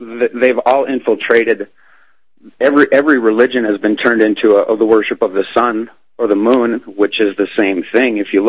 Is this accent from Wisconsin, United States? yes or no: yes; Black River Falls, Wisconsin, United States; now in Missoula, United States; look down at my hometown of Black River Falls, where we grew up and at the swimming pool downtown